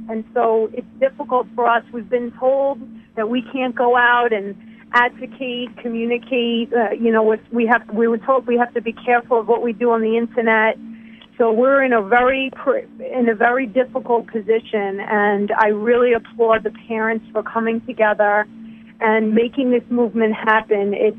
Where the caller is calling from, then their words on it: New York, United States; Long Island.